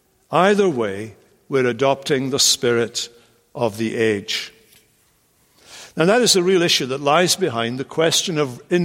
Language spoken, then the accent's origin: English; Scotland, United Kingdom; my wife is English, after all, and I'm Scottish.